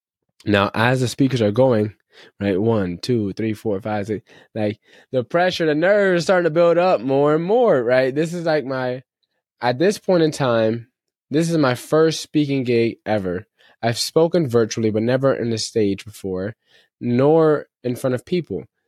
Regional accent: Connecticut, United States; now in Florida, United States; And I'm from Connecticut, and I'm out here in Florida.

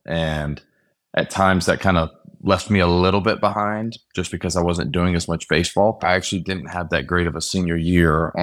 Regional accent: Atlanta, Georgia, United States; I grew up in Atlanta, Georgia, grew up with a phenomenal family, grew up in church, grew up playing baseball and basketball.

